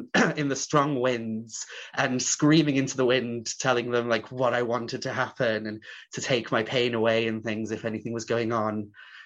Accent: Wales, United Kingdom; I grew up on the Isle of Anglesey, Ynysmon, and I grew up in a very rural area, middle of nowhere, and it was a Welsh-speaking community, so I went to a school that only had 26 students

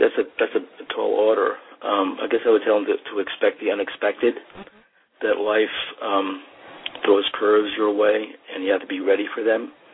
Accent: New York, United States; born there; Yeah, I was born in Westchester County, which is 30 minutes outside north of New York City.

